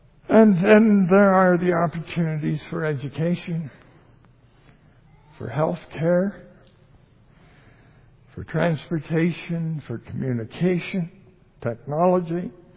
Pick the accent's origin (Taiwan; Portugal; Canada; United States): Canada; British Columbia; I'm from the Okanagan, you see.